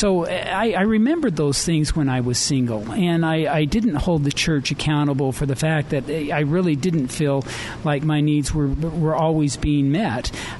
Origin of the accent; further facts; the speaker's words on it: Logan, Utah, United States; I grew up in Logan. I've been a lifelong member of the church, served a mission.